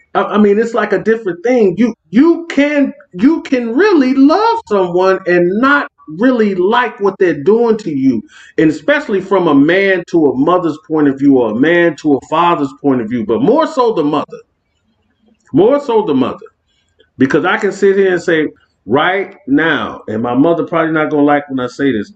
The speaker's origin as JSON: {"language": "English", "town": "Chicago", "region": "Illinois", "country": "United States", "said": "I'm from Chicago. I'm from the west side of Chicago."}